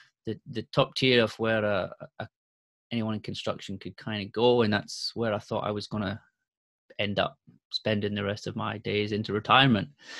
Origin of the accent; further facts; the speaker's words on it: Scotland, United Kingdom; moved away as an adult; also born or lived in Germany / England; now in Sydney, Australia; here in Australia, Sydney, Australia. So as you can hear, the accent doesn't fit with where I am. So I'm originally from Scotland. Well, the last place I lived, I've moved around a bit. I was the child of an army dad. So born in Germany, lived in Germany, England, Scotland. Now Australia for the past 8 years.